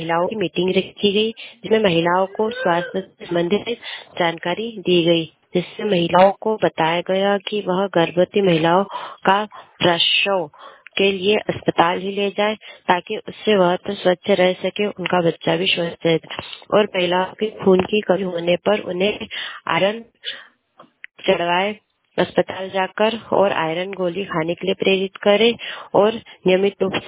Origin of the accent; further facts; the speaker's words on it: Chandpur, India; और मैं ग्राम चांदपुर से हूँ।